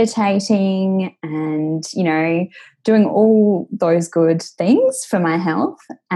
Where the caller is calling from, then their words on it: Adelaide, South Australia, Australia; So I am calling from Adelaide in South Australia.